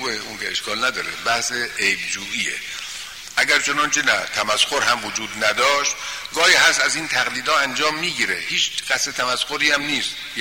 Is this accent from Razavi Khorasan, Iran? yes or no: yes; Mashhad, Razavi Khorasan, Iran; accent: Mashhadi; ما که مشهدی هستیم لهجه مشهدی رو مکروه میدونیم؟ نه، خیلی هم قشنگ میدونیم.